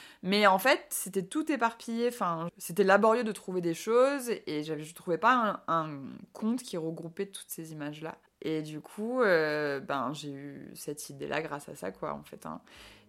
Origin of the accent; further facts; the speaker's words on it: Aix-en-Provence, Provence-Alpes-Côte d'Azur, France; now in Avignon, France; j'habite à Avignon du coup depuis un an et demi. Je viens d'Aix à la base, Aix-en-Provence, et maintenant j'habite ici